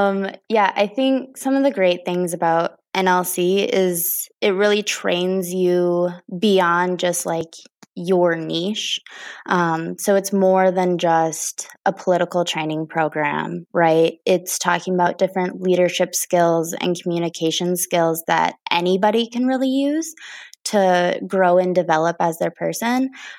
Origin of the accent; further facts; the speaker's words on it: Green Bay, Wisconsin, United States; also born or lived in Sturgeon Bay / Merrill; So I was born in Sturgeon Bay, which is the little peninsula, the thumb of the state. And then I lived in Green Bay for a lot of my childhood. And then I moved to Merrill